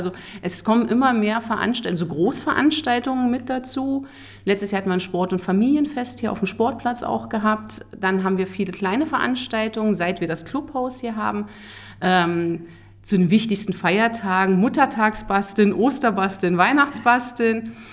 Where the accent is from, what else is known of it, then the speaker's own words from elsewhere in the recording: Berlin, Germany; now in Kagel, Germany; Das war das Grundproblem, wenn man aus der Großstadt kommt. Also wir sind Berliner Pflanzen und sind nach Kagel gezogen.